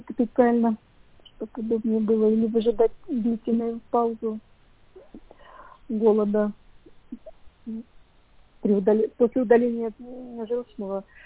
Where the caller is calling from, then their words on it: Yashkino, Kemerovo Oblast, Russia; Я просто из Яшкина еще добрался.